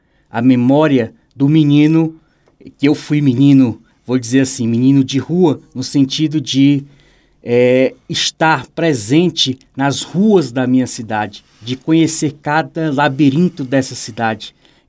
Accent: Piauí, Brazil; minha cidade natal ela é banhada por um rio chamado Rio Igaraçu, que é um braço do rio Parnaíba, e ele segue em direção ao mar, formando aquela bela natureza exótica que é o delta do rio Parnaíba.

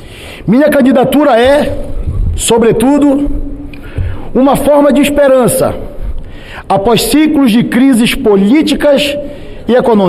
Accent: Brazil; temos também muito do que nos orgulhar como brasileiros.

